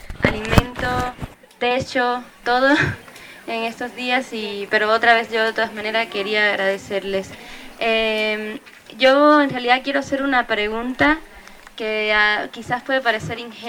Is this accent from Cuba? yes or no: yes; Cuba; como cubana individualmente estoy aquí con ustedes